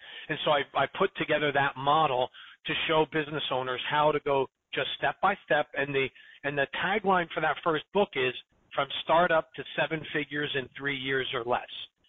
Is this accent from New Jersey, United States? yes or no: yes; New Jersey, United States; So I'm from New Jersey, right?